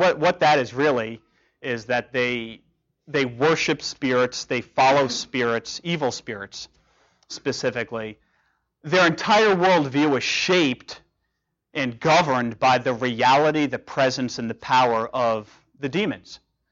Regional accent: New Jersey, United States; And I just came from New Jersey. That's my home state.

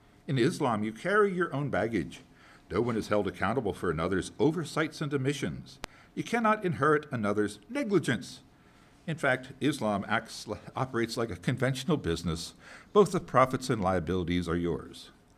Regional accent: United States; Guilt and innocence is because I grew up in America. But with my Palestinian background and thinking, there's that piece of it.

